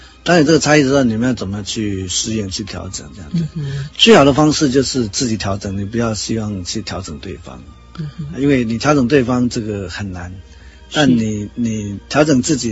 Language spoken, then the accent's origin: Chinese; Taiwan; 那我是土生土长的，是台湾长大的这样